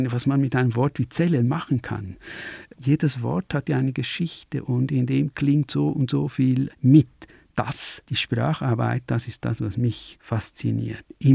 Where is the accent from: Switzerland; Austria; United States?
Switzerland; Swiss Alps; ich komme aus den Schweizer Bergen